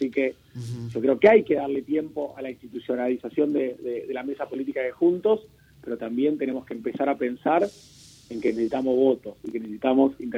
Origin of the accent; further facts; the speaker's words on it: Lomas de Zamora, Buenos Aires Province, Argentina; porque para los que somos de Lomas pasamos y por Lanús